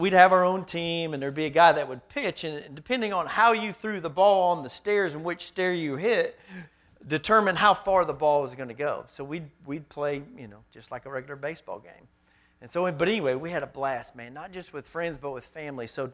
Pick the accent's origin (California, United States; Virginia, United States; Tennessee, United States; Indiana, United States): Indiana, United States; South Bend; now in Little Rock, United States; when I was a boy growing up in South Bend, go Irish, and then I actually moved to Little Rock, Arkansas, and moved and started living with my mother.